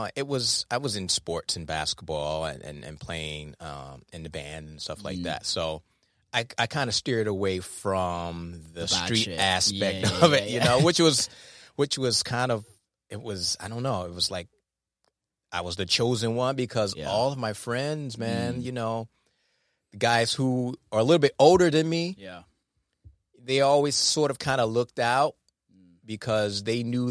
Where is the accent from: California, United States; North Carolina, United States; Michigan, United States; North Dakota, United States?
Michigan, United States; Detroit; So I, you know, I would say from like in 81 is like when I started understanding the social aspect of growing up in Detroit, you know.